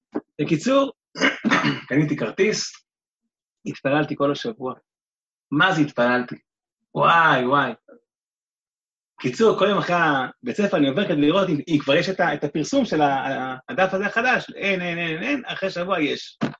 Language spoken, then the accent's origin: Hebrew; Holon, Tel Aviv District, Israel; כשהייתי ילד, אז אנחנו ברוך השם כאילו חיינו בעיר, בעיר חולון